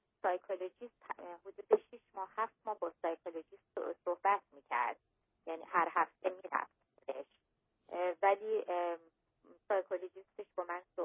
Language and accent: Persian; Iran; چون من ایرانی هستم